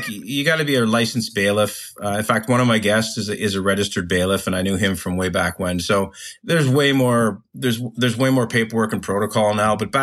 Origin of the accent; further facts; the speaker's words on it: Toronto, Ontario, Canada; But my background, I grew up in Toronto